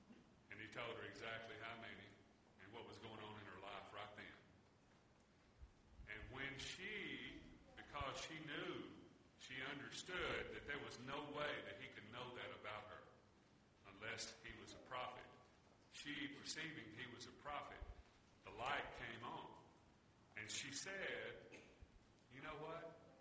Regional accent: Mississippi, United States; I grew up in the South, in the Mississippi Delta, and I've seen massive cotton fields that are just snow white, ready to be picked.

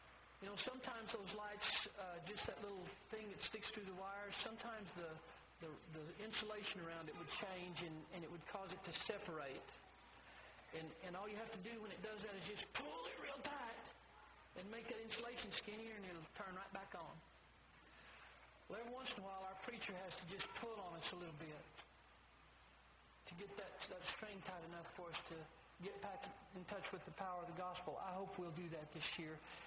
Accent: New Mexico, United States; I grew up in New Mexico, and I got to go to Carlsbad Caverns more than once.

